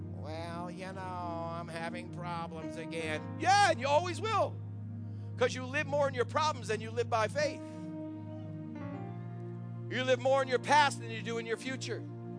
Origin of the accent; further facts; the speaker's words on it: Phillipston, Massachusetts, United States; And one day I decided to tell them where I came from. I came from Phillipston, Massachusetts. A little town, everybody knows your business. Outside of Boston.